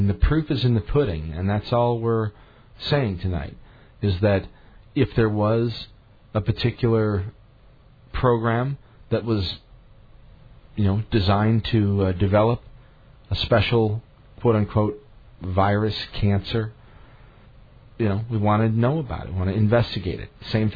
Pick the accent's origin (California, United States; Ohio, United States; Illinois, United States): Illinois, United States; Chicago; also born or lived in Colorado; now in Missouri, United States; I always dreamed of Colorado because I grew up in the Chicago area, and I did eventually go to Colorado and spent 15 years though there, and of course now I'm back in Missouri